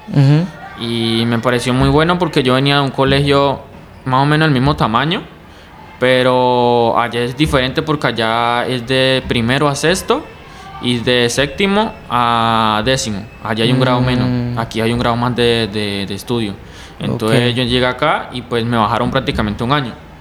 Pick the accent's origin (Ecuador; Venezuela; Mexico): Venezuela; Aragua; now in Colombia; Soy de Venezuela, estado de Aragua. Y llegué acá, pues, como te explico, por la situación que pasó en mi país, o está pasando todavía.